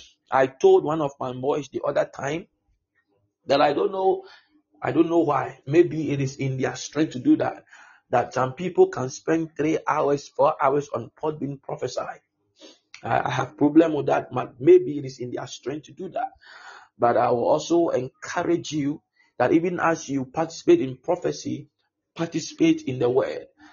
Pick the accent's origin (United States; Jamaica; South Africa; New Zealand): South Africa; Please, I'm from South Africa.